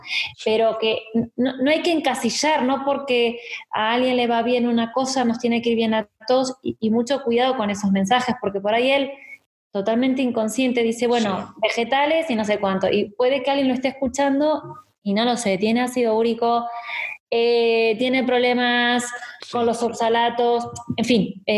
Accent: Galicia, Spain; como dicen aquí, como gallega

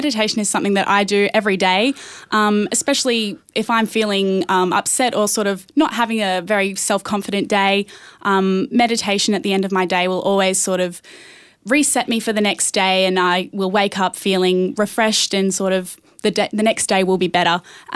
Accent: Sydney, New South Wales, Australia; moved away as an adult; now in Brisbane, Australia; when I was 18, I graduated high school and I moved up to Brisbane. I was originally from Sydney, so I moved away from my family, away from all my friends

